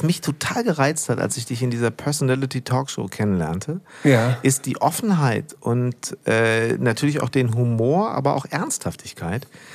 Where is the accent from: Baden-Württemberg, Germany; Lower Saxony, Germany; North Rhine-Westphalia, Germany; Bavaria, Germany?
North Rhine-Westphalia, Germany; Münster; ich bin groß geworden in Hiltrup, Münster-Hiltrup.